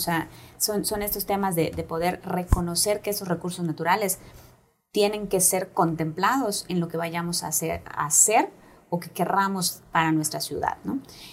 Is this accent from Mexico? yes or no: yes; Yucatán, Mexico; Creo que eso es la clave que nos ha faltado como yucatecos y yucatecas